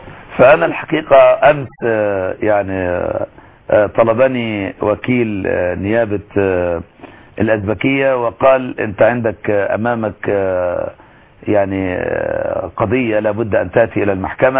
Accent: Egypt; كمصري كإنسان يعيش على الأرض

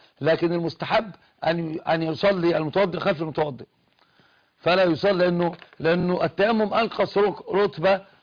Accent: Egypt; هي المراه عندنا في مصر ما فيش تسهيل همزه، الشام بيسهلوا الهمزه.

